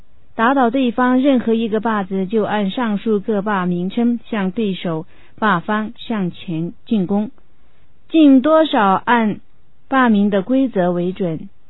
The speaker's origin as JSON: {"language": "Chinese", "town": "Derong", "region": "Sichuan", "country": "China", "tie": "born or raised there", "said": "这里是我家乡康南德荣地区的打法，我小时候经常爱玩的一种民间体育"}